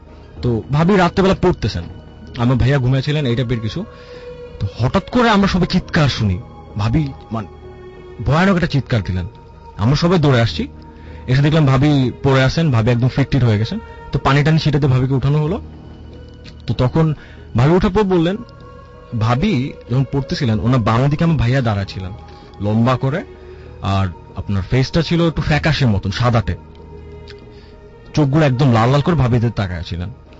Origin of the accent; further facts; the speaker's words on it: Dhaka, Dhaka Division, Bangladesh; I am from কাঠালবাগান।